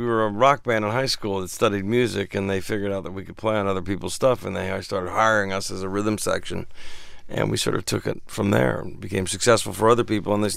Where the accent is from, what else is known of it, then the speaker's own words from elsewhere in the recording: North Hollywood, California, United States; But we're from North Hollywood